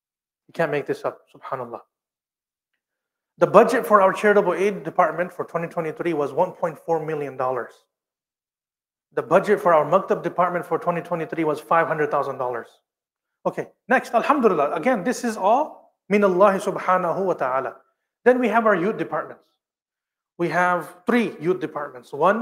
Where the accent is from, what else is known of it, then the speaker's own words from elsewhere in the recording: Sacramento, California, United States; also born or lived in Pakistan / South Africa; I was born and raised in Sacramento. I spent about 5-6 years as a child in Pakistan, and the remaining of my life, minus 7 years in South Africa.